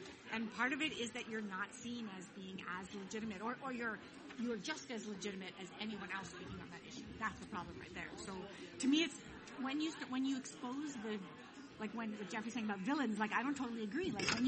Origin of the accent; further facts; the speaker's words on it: Canada; moved away; I'm Canadian, I'm from Canada originally